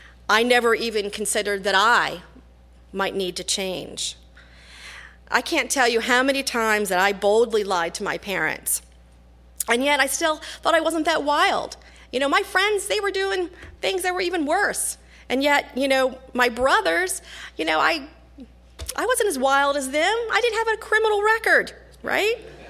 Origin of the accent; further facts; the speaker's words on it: Virginia, United States; As most of you know, we are transplants. I'm from the East Coast. I grew up out in Virginia at the base of the Blue Ridge Mountains. I'm a country girl.